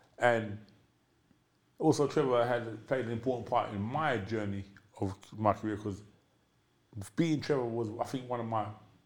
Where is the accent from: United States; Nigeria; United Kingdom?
United Kingdom; England; Because I was from England, they just flew me straight to Mississippi